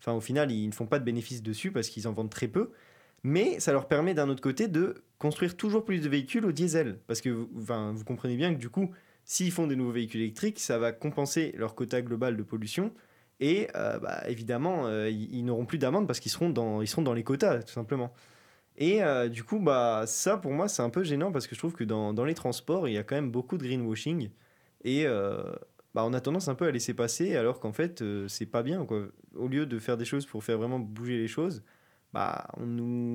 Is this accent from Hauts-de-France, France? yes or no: yes; Lille, Hauts-de-France, France; moi personnellement j'ai grandi à Lille et donc j'ai eu accès à tous les transports en commun, tramway, bus, métro, etc.